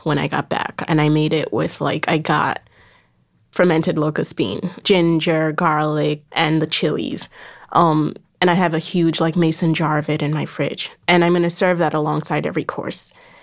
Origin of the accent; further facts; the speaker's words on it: Lagos, Nigeria; no matter how long I spend away from it or no matter how far away I am from Lagos, like that it's mine.